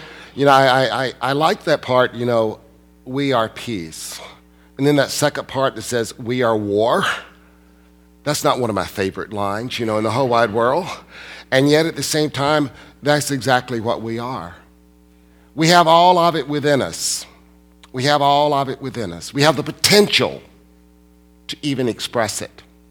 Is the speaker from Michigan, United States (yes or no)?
no; Alabama, United States; And you see, I'm from Alabama. Selma, Alabama. I lived less than 75 miles from Selma, Alabama.